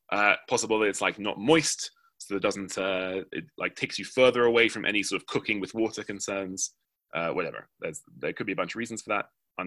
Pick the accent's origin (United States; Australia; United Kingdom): United Kingdom; I'm British, so obviously I have strong opinions about potatoes.